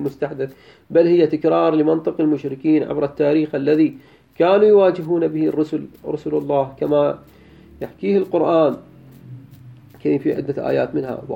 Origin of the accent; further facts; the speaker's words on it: Iraq; هذا أنت عبالك بس عندنا بالعراق